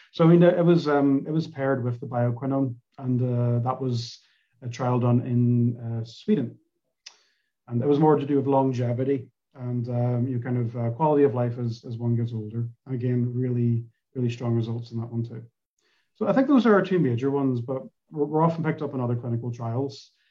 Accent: Northern Ireland, United Kingdom; I'm from Northern Ireland

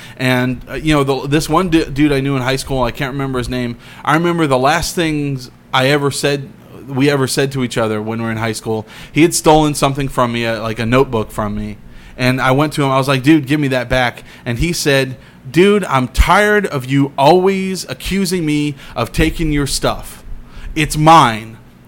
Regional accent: Clovis, United States; Growing up in Clovis made me a racist.

